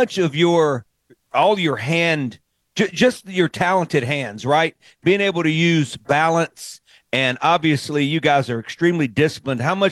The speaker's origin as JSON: {"language": "English", "region": "Mississippi", "country": "United States", "tie": "born or raised there", "said": "I can tell you this, that growing up in the Mississippi Delta, it wasn't too far away with Mid-South wrestling."}